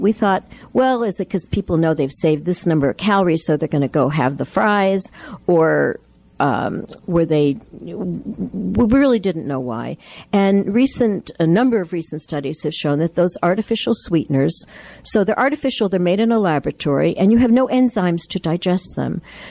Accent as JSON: {"language": "English", "region": "Connecticut", "country": "United States", "tie": "born there", "also_born_or_lived": "New York City", "said": "I come from up north. I was born in Connecticut, but I lived most of my adult life in New York City."}